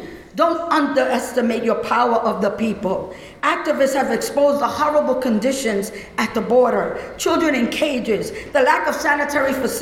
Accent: New York City, New York, United States; but I grew up on Prince Street in New York City. It's now called Soho.

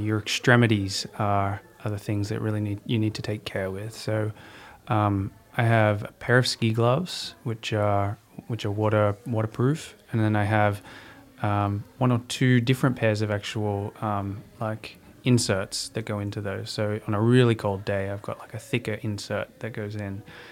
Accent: Sydney, New South Wales, Australia; so I come from Sydney, Australia, and grew up

